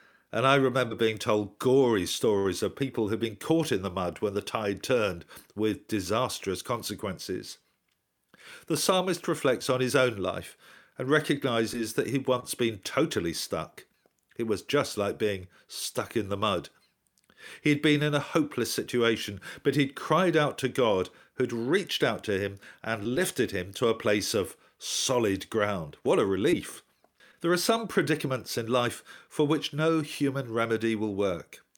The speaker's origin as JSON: {"language": "English", "town": "Westcliff-on-Sea", "region": "East of England", "country": "United Kingdom", "tie": "born or raised there", "said": "I was born and brought up in Westcliff-on-Sea in Essex, which is on the Thames estuary."}